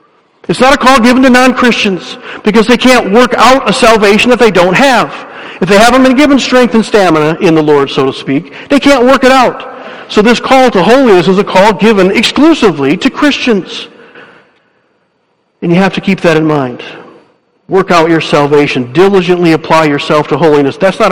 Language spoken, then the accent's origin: English; Michigan, United States; As I was growing up in Dutch West Michigan, I was taught from a very young age truisms.